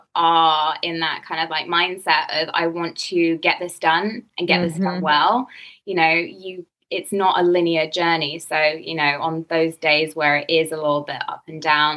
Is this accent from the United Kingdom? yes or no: yes; England, United Kingdom; now in United States; When I was at UCLA interning as a dietitian, because I'm English